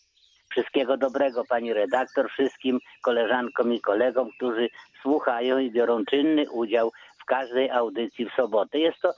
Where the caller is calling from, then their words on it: Zamość, Lublin Voivodeship, Poland; u nas w Zamościu pogoda, no iście wiosenna